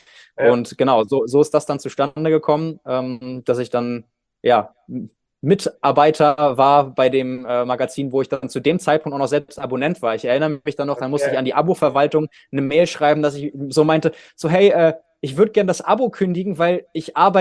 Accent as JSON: {"language": "German", "town": "Lübeck", "region": "Schleswig-Holstein", "country": "Germany", "said": "Ich komme ja ursprünglich aus Lübeck, also quasi mehr oder weniger um die Ecke."}